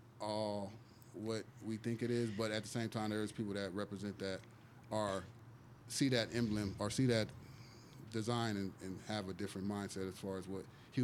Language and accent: English; California, United States; moved away; I was raised in California, so when I came to Georgia, it was like a little culture shock